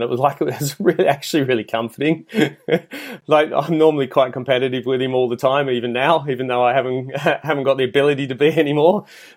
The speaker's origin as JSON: {"language": "English", "country": "Australia", "said": "I'm originally Australian"}